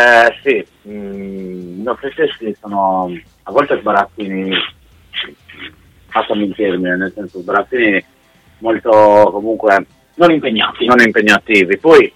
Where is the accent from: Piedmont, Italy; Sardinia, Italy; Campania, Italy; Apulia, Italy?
Sardinia, Italy; San Sperate; Allora, siamo a provincia di Cagliari. Provincia di Cagliari.